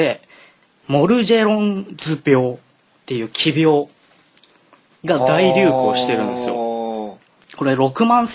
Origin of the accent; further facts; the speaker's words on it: Tokyo, Japan; 俺も東京出身だけど、うん、小さい頃に結構まあまあ見てた感じで